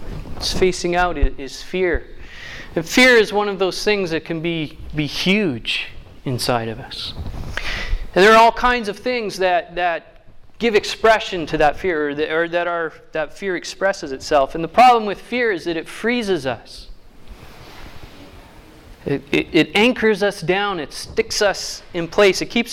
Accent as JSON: {"language": "English", "region": "Alberta", "country": "Canada", "said": "I am from Alberta."}